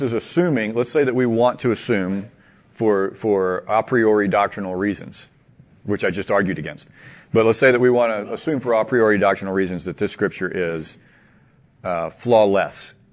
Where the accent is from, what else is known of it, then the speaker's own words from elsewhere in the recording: United States; because I'm an American and I think that's fun.